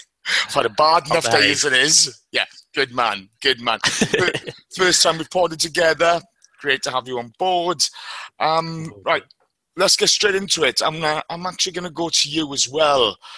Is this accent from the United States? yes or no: no; Wales, United Kingdom; I'm not being funny. I'm Welsh. I'm tight as hell.